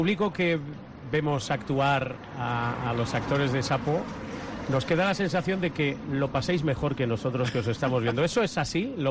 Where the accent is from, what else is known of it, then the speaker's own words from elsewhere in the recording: Alfaro, La Rioja, Spain; yo soy de Alfaro